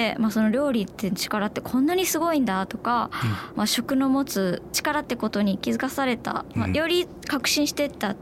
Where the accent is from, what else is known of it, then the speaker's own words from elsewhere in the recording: Nagano, Japan; born there; 生まれは長野です。